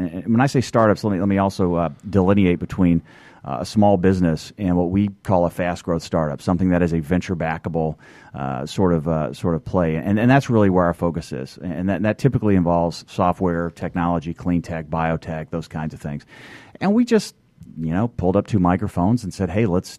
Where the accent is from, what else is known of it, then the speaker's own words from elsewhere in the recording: Georgia, United States; So I'm basically a serial entrepreneur, born and raised in Georgia.